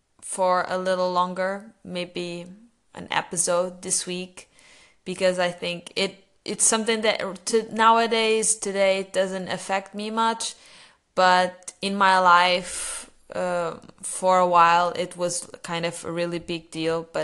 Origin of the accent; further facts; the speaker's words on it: Batalha, Leiria District, Portugal; now in Lisbon, Portugal; will stay here in Lisbon, and the following weekend I will probably, not probably, I know I will go to my hometown, Batalha, because I have physiotherapy